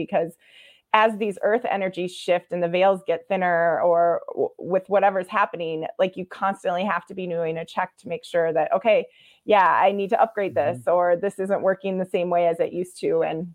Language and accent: English; Iowa, United States; I grew up in Iowa. I lived across the street from a cornfield when that movie came out.